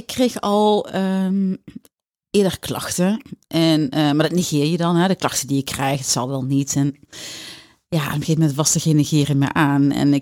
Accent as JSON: {"language": "Dutch", "region": "the south", "country": "Netherlands", "accent": "soft G", "said": "Ik woon in het zonnige zuiden, maar ja. Dat hoor je vast wel aan mijn zachte G."}